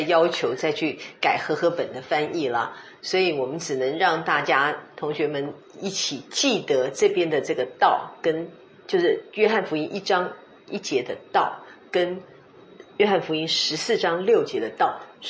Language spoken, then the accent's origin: Chinese; China; 其实他相信是会对我们中国人有很大的混淆的问题。